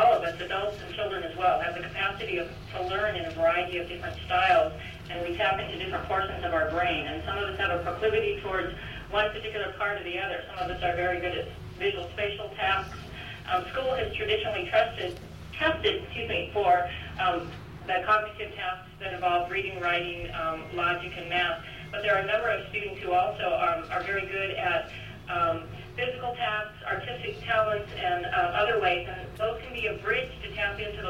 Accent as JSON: {"language": "English", "town": "Anchorage", "region": "Alaska", "country": "United States", "tie": "born or raised there", "said": "I grew up in Anchorage and am a product of the Anchorage School District."}